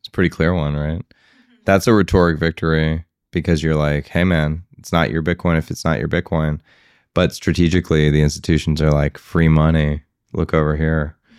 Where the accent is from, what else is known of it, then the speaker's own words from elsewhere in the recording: United States; You know, and to me as an American, that was a very foreign perspective.